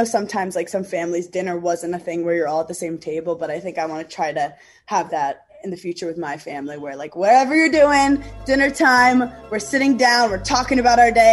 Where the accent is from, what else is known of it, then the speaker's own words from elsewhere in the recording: New York, United States; I'm from New York.